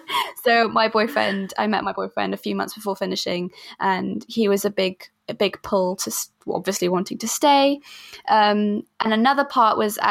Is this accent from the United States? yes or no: no; Switzerland; moved away as an adult; now in United Kingdom; I'm actually from Switzerland, so I moved here almost 8 years ago to study at the university, Falmouth University